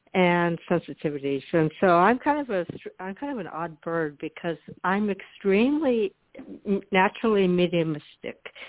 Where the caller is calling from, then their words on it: Florida, United States; in Florida.